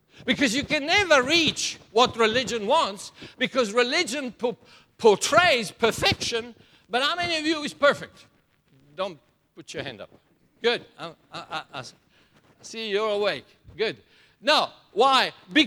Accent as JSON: {"language": "English", "country": "Italy", "tie": "born or raised there", "said": "I was born in Italy, and I grew up with a certain conception"}